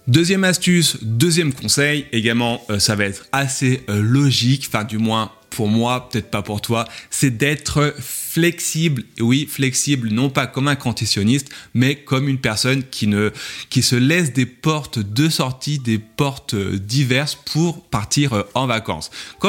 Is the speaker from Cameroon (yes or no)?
no; France; Tu pars de Paris, hein, je suis français